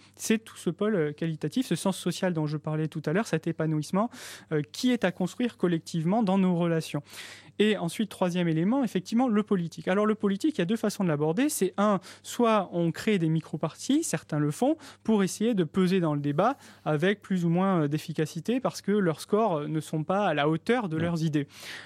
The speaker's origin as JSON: {"language": "French", "town": "Bordeaux", "region": "Nouvelle-Aquitaine", "country": "France", "said": "je suis moi-même de Bordeaux"}